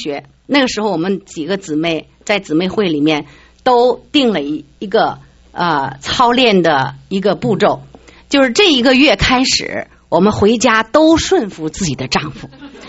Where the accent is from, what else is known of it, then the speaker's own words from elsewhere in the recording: China; 我也是从国内来的